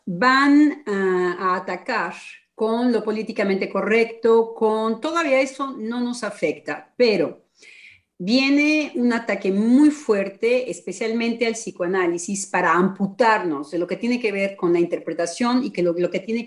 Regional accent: Mexico; para mi gusto como mexicana, nada de un paciente mexicano.

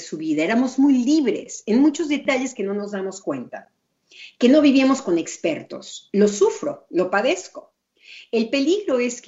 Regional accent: Mexico; Entonces la discusión entre mi pareja, que es francés y que yo soy mexicana, era

